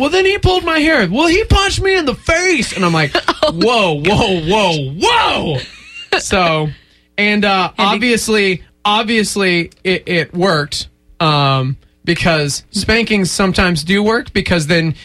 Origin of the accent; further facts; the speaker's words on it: Texas, United States; I'm from Texas.